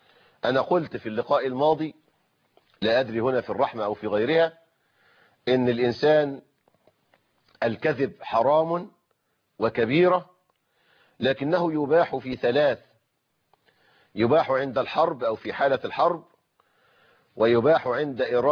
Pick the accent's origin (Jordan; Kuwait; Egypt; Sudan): Egypt; عندنا في مصر